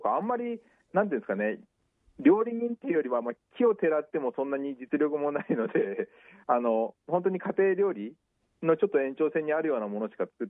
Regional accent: Shimokawa, Hokkaido, Japan; also born or lived in Sapporo; 下川で生まれて小学校中学校して下川にある商業高校を卒業して札幌の方に行って、で、U ターンしてきたのが、25ぐらいですね。

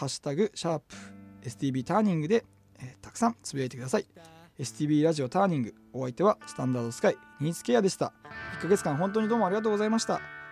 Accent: Hokkaido, Japan; メンバー全員僕と同じ十勝出身です。

